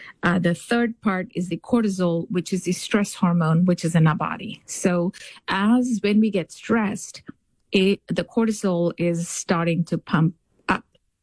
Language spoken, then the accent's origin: English; India; I come from India, and there is a sense of a lot of times men are taught also not to cry.